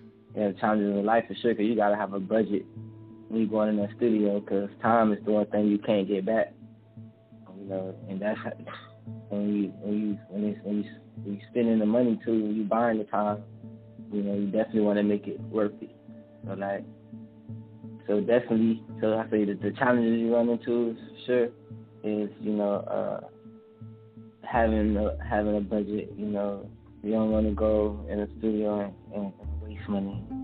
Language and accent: English; Temple, Texas, United States; Growing up, I grew up in Temple.